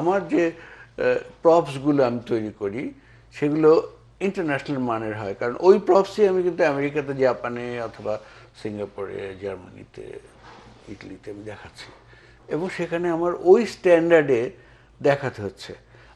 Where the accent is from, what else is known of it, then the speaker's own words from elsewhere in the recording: Pirojpur, Barisal Division, Bangladesh; আমি তো বাংলাদেশের পিরোজপুর, বরিশাল ছিল তখন, এখন পিরোজপুর জেলার সমুদ্রঘাটি গ্রামে আমার জন্ম হয়েছিল। তারপরে ওখান থেকে পিরোজপুর শহরে গভর্নমেন্ট স্কুলে পড়াশোনা করেছি, কলেজেও ওখানে পড়েছি, তারপরে আবার ইউনিভার্সিটি ঢাকাতে।